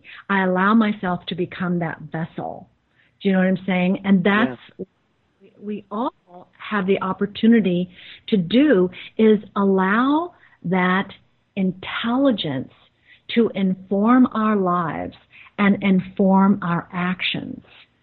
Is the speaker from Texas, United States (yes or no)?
yes; Texas, United States; Well, I'll tell you, I am a very down-to-earth human being. I grew up in Texas.